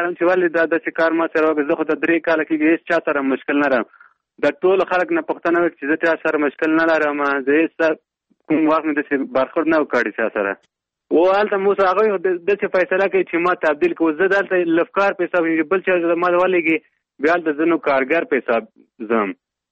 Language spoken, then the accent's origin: Pashto; Logar, Afghanistan; now in Kabul, Afghanistan; زه د لوګر اوسېدونکی یم، پلان په کابل کې اوسېږم